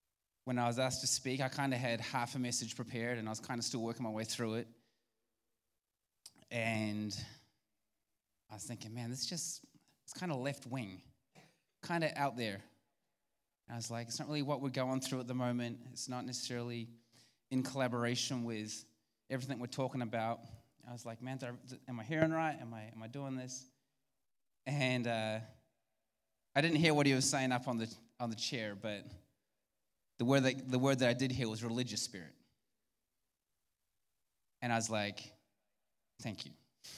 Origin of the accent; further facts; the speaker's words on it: New Zealand; I'm from New Zealand.